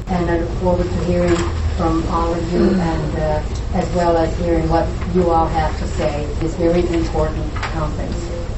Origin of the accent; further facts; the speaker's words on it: Hopedale, Newfoundland and Labrador, Canada; It's really good to be here in Nunatsiavut. I'm from Hopedale